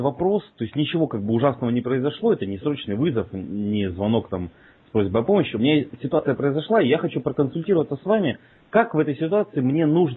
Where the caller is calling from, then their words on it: Moscow, Russia; Да это не Саратов, я вообще из Москвы звоню.